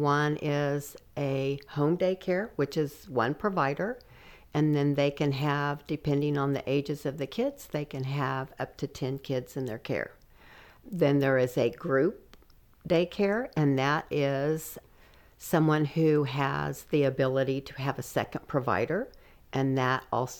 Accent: Winfield, Kansas, United States; I was born in Winfield, Kansas.

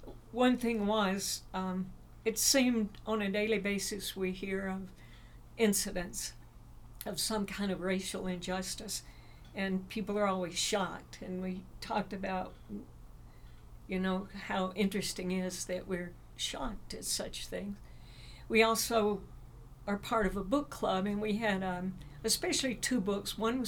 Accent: Mississippi, United States; moved away as an adult; now in California, United States; So yes, I grew up in North Mississippi, right on the border of Tennessee and Alabama.

